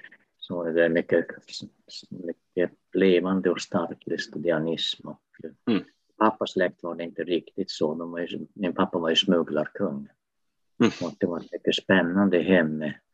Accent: Norrbotten County, Sweden; Ja, jag kommer från Tornedalen, från, jag brukar säga från gränsens tredje rum, alldeles vid finska gränsen. Trespråkig författare, och sen är jag präst i Kristi förklaringsortodoxa församling i Överkalix sen 2004.

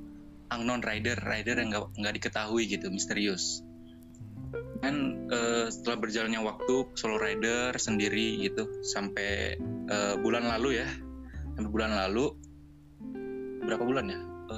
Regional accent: Magetan, East Java, Indonesia; moved away as an adult; now in Bandung, Indonesia; Bukan. Gua di Magetan.

